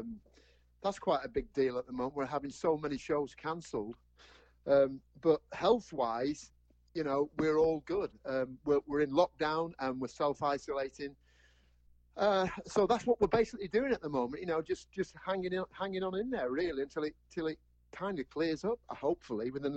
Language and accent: English; Ribble Valley, North West England, United Kingdom; also born or lived in Cheshire; I was born in the lovely county of Cheshire. And that's where I'm living now. I moved from Cheshire with my parents in 1967 up to the Ribble Valley, which is in Lancashire